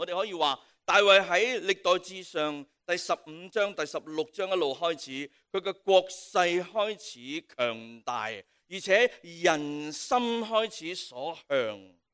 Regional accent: Guangdong, China; accent: Cantonese; 我们广东话嘛，真不真啊？

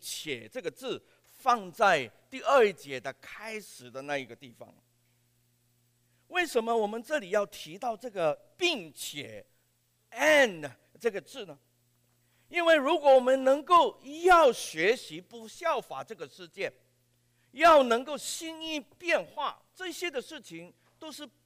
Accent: Hong Kong; Chinese is a second language; 我们香港人学讲国语有的时候讲得不准

